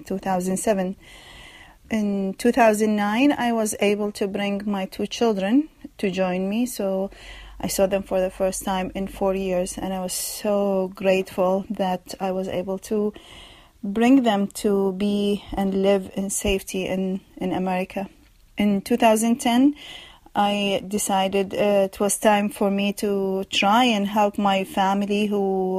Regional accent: Iraq; English is a second language; now in New York City, United States; I was born and raised in Iraq. I am a U.S. citizen from New York City.

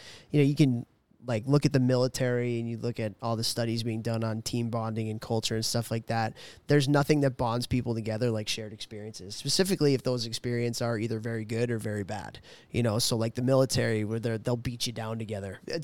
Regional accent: Chicago, Illinois, United States; Because I remember growing up in Chicago, like, you know, being the little mini mite at the glass

